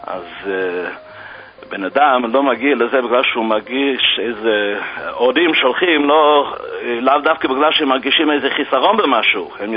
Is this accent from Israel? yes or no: no; Pittsburgh, Pennsylvania, United States; אבל אני גדלתי בפיטסבורג, אחר כך הלכתי ללמוד בישיבה